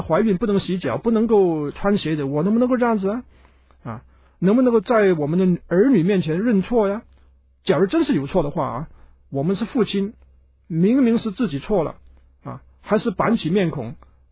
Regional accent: China

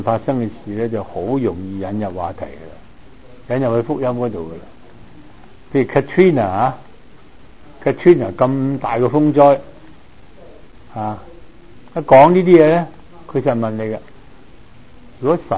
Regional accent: Hong Kong; 不要像以前我們香港人說，不要做那些無餡糯米雞

